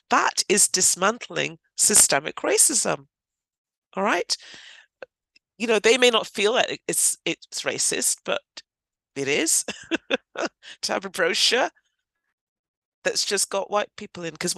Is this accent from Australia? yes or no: no; Newcastle upon Tyne, North East England, United Kingdom; I was born and bred in Newcastle upon Tyne, but my parents immigrated from Ghana in West Africa.